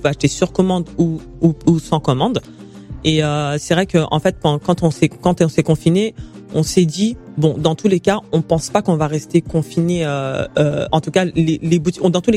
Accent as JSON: {"language": "French", "country": "Mali", "said": "c'est même pas que mon origine, moi je suis malienne"}